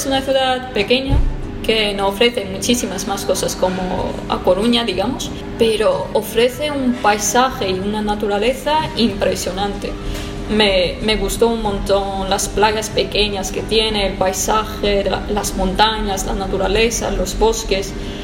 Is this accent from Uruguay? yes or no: no; Armenia; Spanish is a second language; now in Spain; Yo soy de Armenia, de Cáucaso.